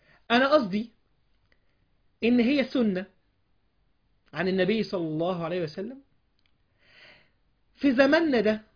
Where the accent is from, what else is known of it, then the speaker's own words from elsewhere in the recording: Alexandria, Alexandria Governorate, Egypt; انت عارف اي ولد وبنت قاعدين عندنا في اسكندرية على البحر